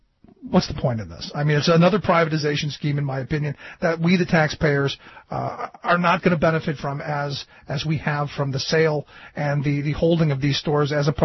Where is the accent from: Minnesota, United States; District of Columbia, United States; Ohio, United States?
Ohio, United States; Cleveland; I grew up in Cleveland.